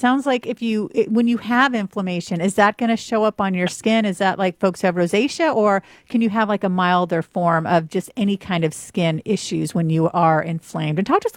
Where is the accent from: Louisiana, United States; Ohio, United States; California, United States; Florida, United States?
California, United States; San Jose; with your own clinic in my hometown of San Jose, California.